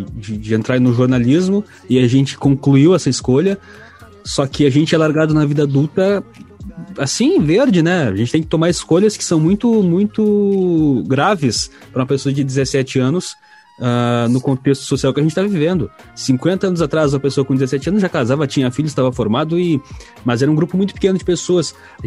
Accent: Piratini, Rio Grande do Sul, Brazil; Eu sou de Piratini, uma cidade sem clube.

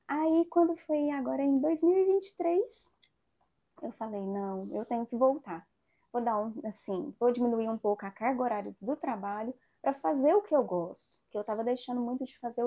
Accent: Uberaba, Minas Gerais, Brazil; Sou de Uberaba mesmo, mas na época eu não morava em Uberaba.

